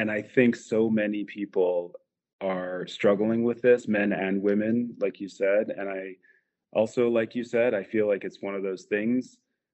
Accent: New Jersey, United States; also born or lived in Colorado / California; So a little bit about me. I grew up in New Jersey. Went out to college in Colorado, went to grad school out in California

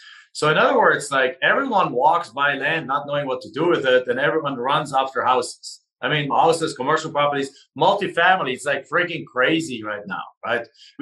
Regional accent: Germany; accent: German; English is a second language; moved away as an adult; now in United States; I'm originally from Germany. So you can tell from my accent, I sound like Arnold, don't look like him. But I got here in 1997 to the US

